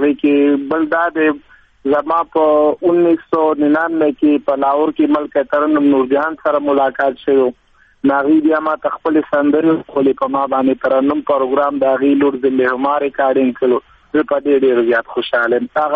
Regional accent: Afghanistan; افغانستان خو زما کور دی زما وطن دی زه پخپل افغان یم زه پښتون یم زما ژبه پخپله ده

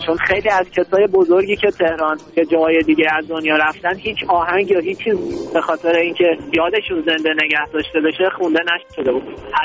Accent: Isfahan, Iran; من روی شهرم که اصفهان هست خیلی تعصب دارم، اون شهرمو دوست دارم. همیشه هم افتخار کردم که بچه اصفهان هستم.

